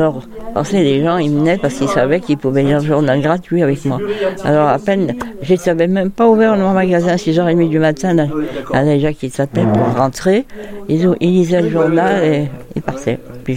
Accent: Les Échelles, Auvergne-Rhône-Alpes, France; Non, moi, je suis savoyarde.

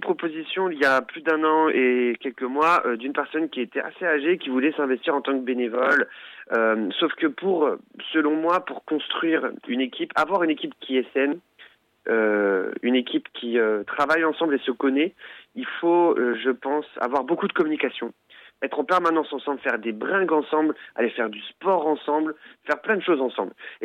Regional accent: Colombey-les-Deux-Églises, Grand Est, France; je viens du nord de la France, moi, du nord-est, d'accord, à côté de la tombe de Charles de Gaulle, justement, dans le 52, à Colombey.

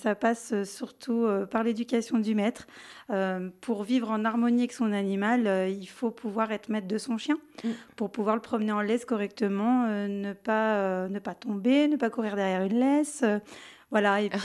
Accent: Lyon, Auvergne-Rhône-Alpes, France; Alors, moi, je suis lyonnaise.

